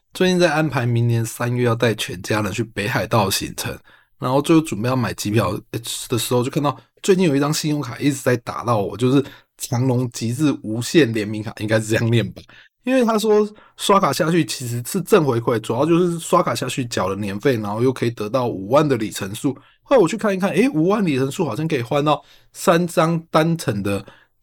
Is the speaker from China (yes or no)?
no; Nantou County, Taiwan; 因为我们不管我的老家，就是我约那个会到南投去